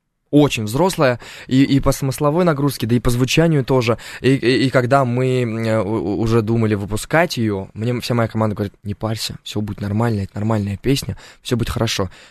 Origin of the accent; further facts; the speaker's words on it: Uzbekistan; also born or lived in Turkmenistan; Я вообще родился я в Туркменистане, а вырос в Узбекистане. Но родина для меня Узбекистан, потому что я именно все мое осознанное детство прошло там.